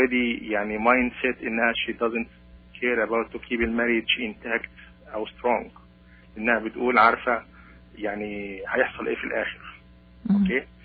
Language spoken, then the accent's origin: Arabic; Egypt; now in Canada; أنا متجوز هنا في كندا, ومتجوز أنا مصري ومتجوز واحدة فلسطينية وأردنية.